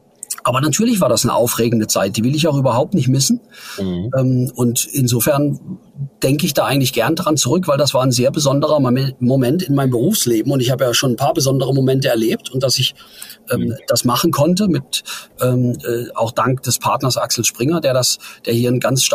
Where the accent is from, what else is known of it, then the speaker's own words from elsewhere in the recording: Ottersdorf, Baden-Württemberg, Germany; born there; ich komme aus der Nähe zwischen Rastatt und Karlsruhe. Bin ich geboren in einem kleinen Ort namens Ottersdorf.